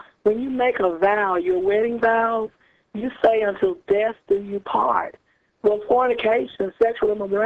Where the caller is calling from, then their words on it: Chester, Virginia, United States; I live in Chester, Virginia.